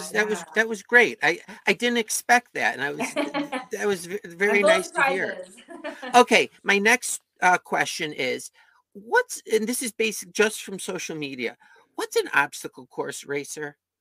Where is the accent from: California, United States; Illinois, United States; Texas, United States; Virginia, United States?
Illinois, United States; Chicago; I'm geographically challenged. I'm from Chicago, say.